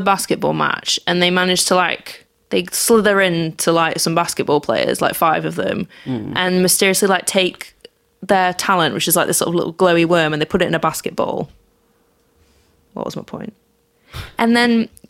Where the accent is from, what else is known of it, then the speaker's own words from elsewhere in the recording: United Kingdom; But I have to say, being British, I think part of the impact of Michael Jordan is lost on me